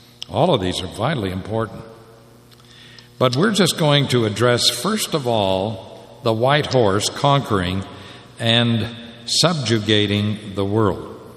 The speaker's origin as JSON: {"language": "English", "region": "Midwest", "country": "United States", "said": "I'm from the Midwest."}